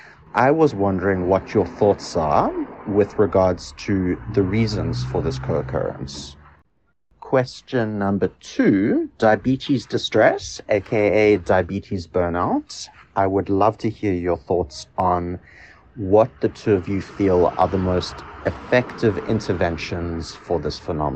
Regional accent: Cape Town, Western Cape, South Africa; I am from Cape Town.

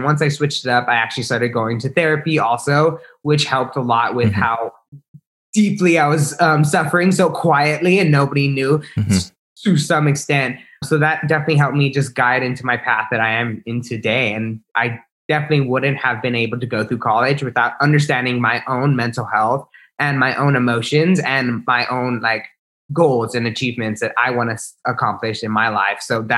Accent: Harlingen, Texas, United States; now in San Antonio, United States; I grew up in the Valley, so Harlingen, Texas. I'm living in San Antonio right now.

